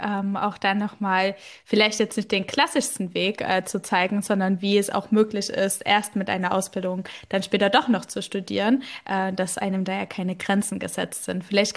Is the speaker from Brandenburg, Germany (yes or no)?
no; Thuringia, Germany; Wir kommen ja beide aus Thüringen, aus dem Thüringer Wald. Ich komme auch aus einer Unternehmensfamilie. Meine Familie, die sind Fleischer und sind da ja auch Arbeitgeber.